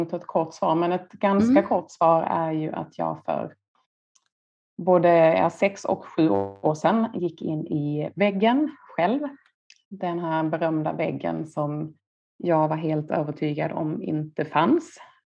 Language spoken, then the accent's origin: Swedish; Skåne, Sweden; moved away as an adult; now in Stockholm, Sweden; När jag var, vad kan jag vara, 23 år gammal på mitt då andra jobb i Stockholm. Jag är från Skåne, flyttade upp till Stockholm